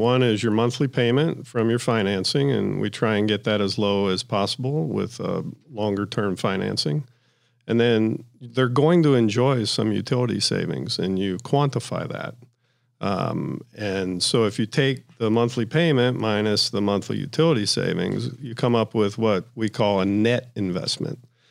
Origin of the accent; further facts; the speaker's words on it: Ohio, United States; I'm from Ohio. A lot of my relatives from Kentucky.